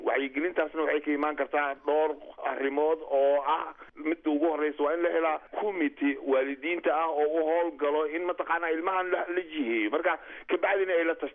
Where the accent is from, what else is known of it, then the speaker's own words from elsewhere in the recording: Kismayo, Lower Juba, Somalia; Kismaayo waa magaaladeyda anigu.